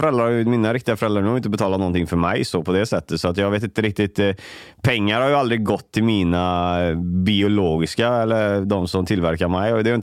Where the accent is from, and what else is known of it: Colombo, Western Province, Sri Lanka; now in Sweden